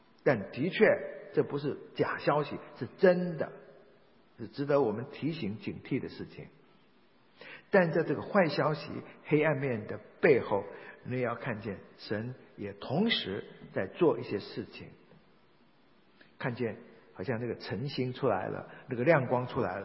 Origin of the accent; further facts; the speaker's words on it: Fujian, China; 在我的家乡福建家乡